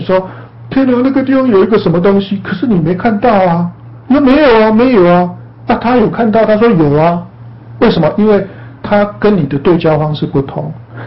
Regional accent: Taiwan; now in United States; 我刚从台湾来的时候

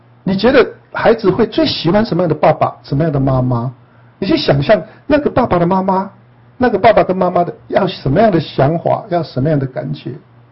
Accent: Taiwan; 比如说我们从台湾来的，哦，我们父母是这样教我们的嘛，

